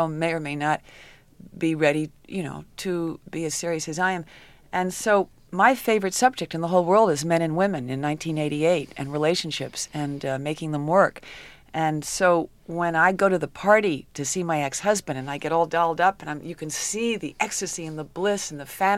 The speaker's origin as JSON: {"language": "English", "region": "New York", "country": "United States", "said": "And I've had a couple of experiences at knife point and gun point just from being a New Yorker, you know."}